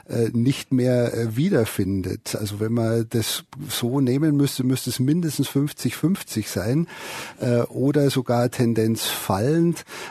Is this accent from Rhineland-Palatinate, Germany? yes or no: no; Bavaria, Germany; ich komme aus Bayern, wie man vielleicht aus meiner Sprachfärbung vernehmen kann.